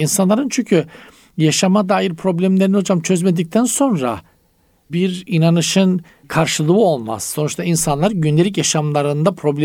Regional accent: Black Sea Region, Turkey; Çok bizim Karadeniz'de darlanmak denir hocam.

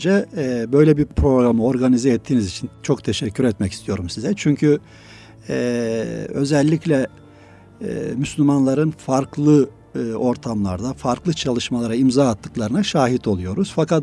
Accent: Biga, Çanakkale, Turkey; Biga, Çanakkale Biga doğumluyum. İlkokul ve liseyi köyümde ve liseyi Biga'da okuduktan sonra

